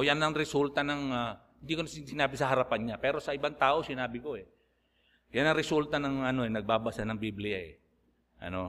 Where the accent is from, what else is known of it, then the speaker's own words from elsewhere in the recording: Manila, Metro Manila, Philippines; Hindi ako lumaki doon. Lumaki ako sa Manila eh. Natuto ako ng kalokohan dito sa Maynila eh. Pero for 15 years, nanirahan po ako doon.